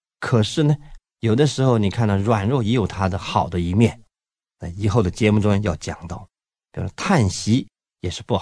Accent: North China, China; 我是北方人呢，我们常常吃烤饼烙饼

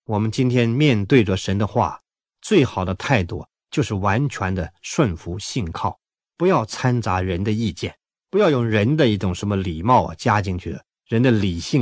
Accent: China; 我们中国人比较客气了

